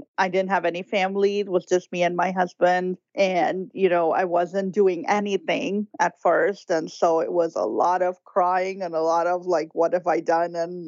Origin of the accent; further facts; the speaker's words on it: Karachi, Sindh, Pakistan; moved away as an adult; now in United States; I was born in Karachi, Pakistan. I grew up there. I was in my early 20s when I got married